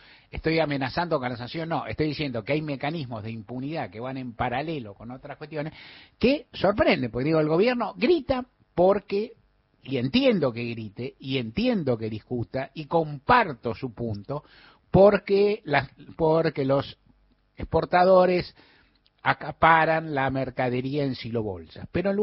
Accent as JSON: {"language": "Spanish", "country": "Argentina", "said": "Primera del Plural como argentino"}